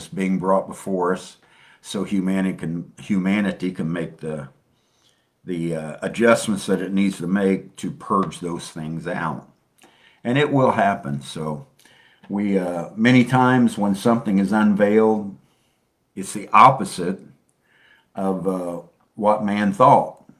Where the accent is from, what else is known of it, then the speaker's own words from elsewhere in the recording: Dayton, Ohio, United States; I'm from Dayton, Ohio